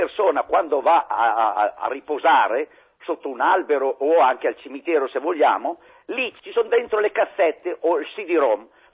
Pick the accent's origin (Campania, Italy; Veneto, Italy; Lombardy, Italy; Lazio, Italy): Lombardy, Italy; Canneto Pavese; born there; sono nato a Canneto Pavese in provincia di Pavia nel 7 dicembre del 1933.